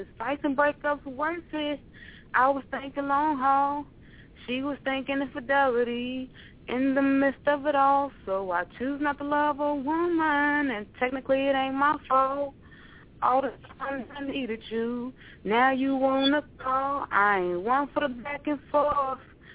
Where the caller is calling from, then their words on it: Danville, Virginia, United States; I'm calling from Danville, Virginia.